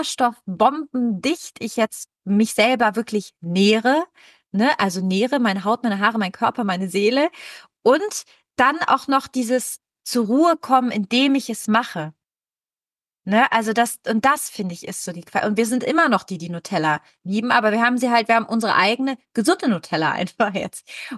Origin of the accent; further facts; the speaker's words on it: Italy; German is a second language; ich komme aus Italien, für mich ist es relevant zu essen.